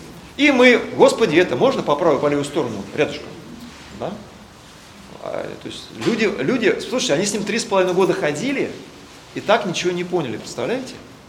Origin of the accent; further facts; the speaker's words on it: Russia; born there; Мы родились на Руси, в России, да, в православной стране. Нас покрестили.